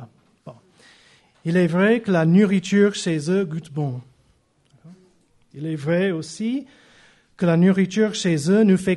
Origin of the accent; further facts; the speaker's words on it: United States; ça c'est vrai, je suis Américain, je ne peux pas changer.